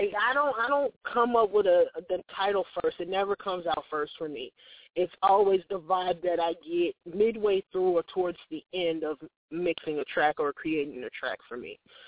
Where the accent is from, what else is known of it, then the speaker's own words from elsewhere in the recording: Chicago, Illinois, United States; especially once again saying that I'm from Chicago, you know, we have a big steppers and blues and R&B and jazz fusion coming out of my city